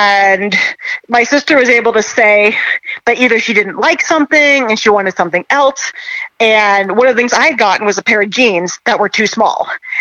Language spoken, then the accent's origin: English; California, United States; also born or lived in Oregon; No, I grew up in the Northern Bay Area in California. And then I went to Oregon for undergrad and master's degree